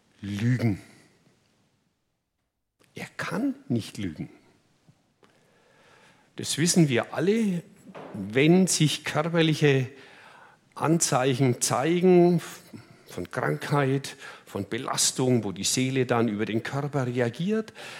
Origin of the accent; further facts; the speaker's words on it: Germany; Ja, ich darf was sagen, als Deutscher.